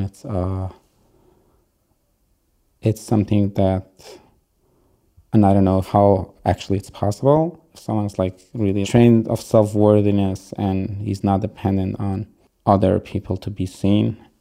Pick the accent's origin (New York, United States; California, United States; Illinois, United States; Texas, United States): New York, United States; first language Yiddish; English is a second language; now in Israel; I live in Israel. I grew up in upstate New York. My mother tongue language is Yiddish